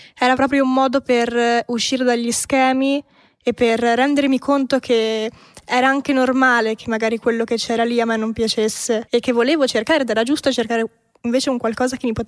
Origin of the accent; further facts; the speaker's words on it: Rovereto, Trentino-Alto Adige, Italy; born there; also born or lived in Riva del Garda; Minuscola, sì, in Trentino, in un paesino un po' sperduto, non lo conoscono in tanti. Io sono nata a Rovereto, però ho abitato a Riva del Garda e lì è praticamente lago, tutti fanno windsurf, kitesurf.